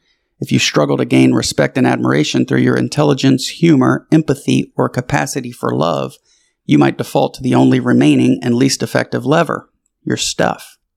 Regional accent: Louisiana, United States; also born or lived in Houston; where I grew up in Louisiana, we refer to our friends' parents as Miss or Mr., and then first name. And then when I got to Houston, my friends' parents were referred to by their first name

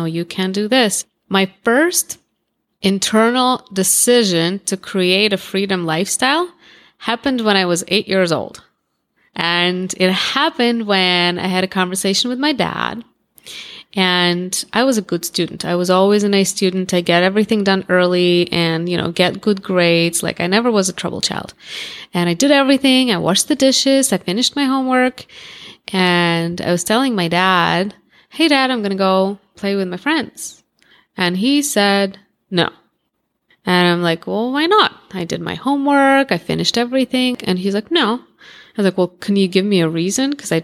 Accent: Russia; So I grew up in Russia. I was born in Russia.

